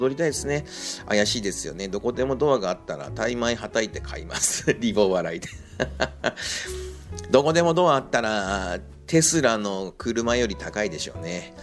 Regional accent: Koto, Tokyo, Japan; now in United States; 僕の出身の江東区とか亀戸っていうのは何にもしてくれてないなしてほしいな。まあでももう故郷を捨ててですね、私はアメリカに住んでますからね

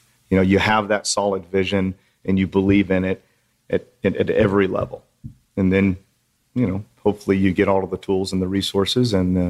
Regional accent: Texas, United States; also born or lived in Colorado; because I was born in Colorado and raised in Texas.

